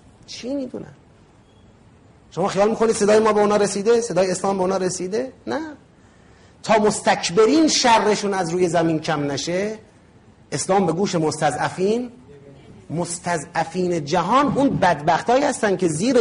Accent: Iran; گفتم اینجوری از ایران اومدم.

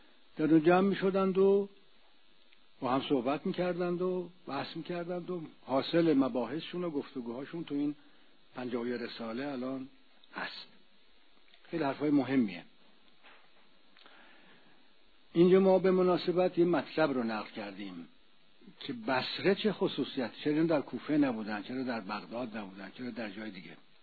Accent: Isfahan, Iran; من که خودم اهل اصفهانم

